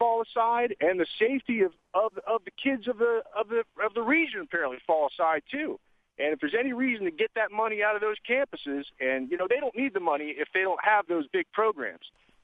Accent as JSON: {"language": "English", "region": "Pennsylvania", "country": "United States", "said": "I'm from Western Pennsylvania. We all go there"}